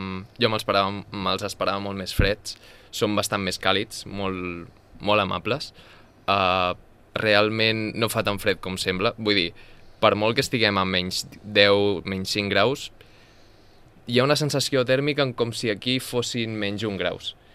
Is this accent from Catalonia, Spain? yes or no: yes; Barcelona, Catalonia, Spain; sempre que els deia soc espanyol o català, o soc de Barcelona